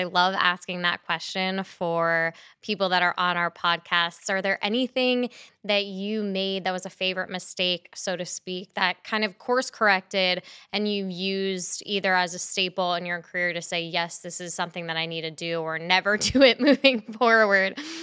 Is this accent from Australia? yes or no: no; New Jersey, United States; now in Los Angeles, United States; I'm originally from New Jersey and hated the cold with you as well, and then came out to LA here